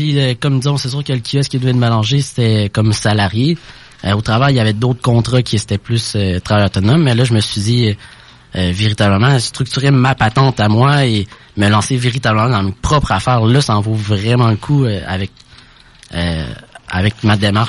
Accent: Lévis, Quebec, Canada; Ben moi, dans le fond, je suis de Lévis depuis que je suis tout petit, en fait.

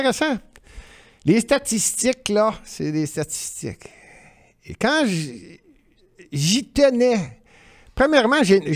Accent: Montreal, Quebec, Canada; je suis un Montréalais, j'aime Montréal, puis je reste à Montréal, je suis né à Montréal, mon père est né à Montréal, mon grand-père

